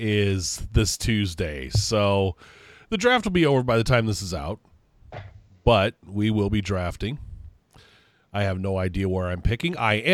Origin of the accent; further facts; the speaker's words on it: Grand Island, Nebraska, United States; It is from a relatively new brewery in Grand Island, my hometown, Prairie Pride.